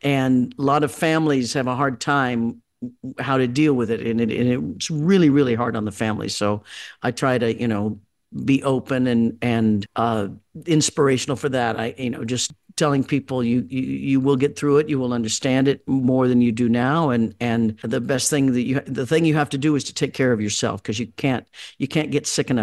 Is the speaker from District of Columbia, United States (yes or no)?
no; Kansas, United States; And I grew up in Kansas in the Midwest, and we had like one radio station, and it played everything.